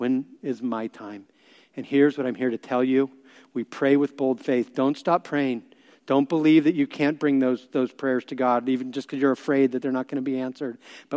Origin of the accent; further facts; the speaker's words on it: Santa Cruz, California, United States; And I think some of you know that I'm actually from Santa Cruz.